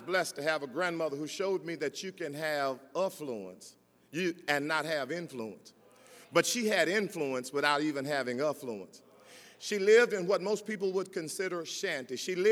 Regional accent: Hearne, Texas, United States; Dr. Gregory told you I grew up in Hearn, Texas

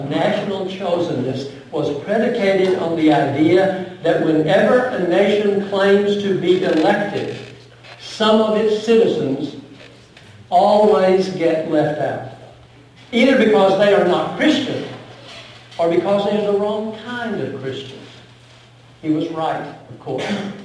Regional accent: Texas, United States; I'm a native Texan, and my father, growing up in North Texas, used to tell me the story

